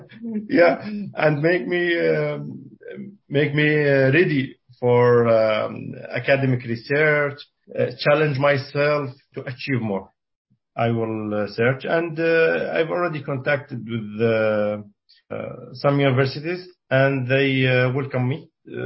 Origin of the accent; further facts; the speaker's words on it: Syria; moved away; I'm from Syria. I came here about two years ago.